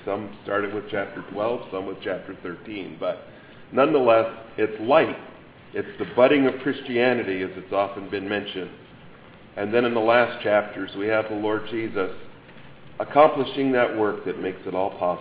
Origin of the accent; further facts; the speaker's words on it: Columbus, Ohio, United States; I remember where I grew up in Columbus